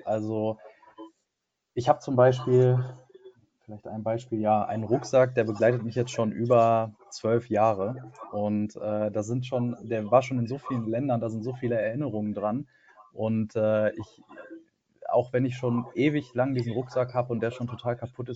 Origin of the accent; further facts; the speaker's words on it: Detmold, North Rhine-Westphalia, Germany; Ich komme aus Detmold.